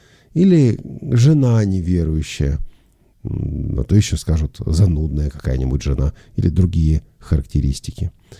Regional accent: Moscow, Russia; я это знаю как москвич

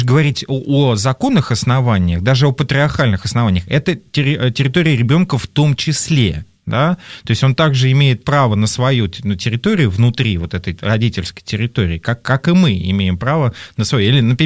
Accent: Petushki, Vladimir Oblast, Russia; now in Moscow, Russia; я просто уехал в Москву из Петушков, да, там, вот, 120 километров уже было сложнее на меня влиять

